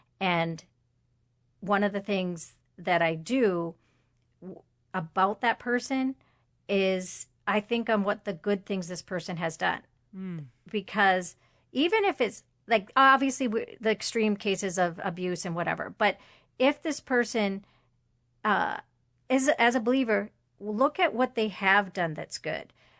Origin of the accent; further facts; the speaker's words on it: International Falls, Minnesota, United States; I was walking from the post office just on the street in my hometown, International Falls, Minnesota.